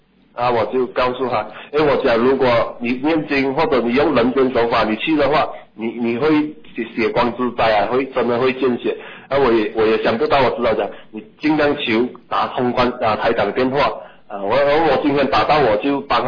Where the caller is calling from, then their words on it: Malaysia; 我是从马来西亚打来的。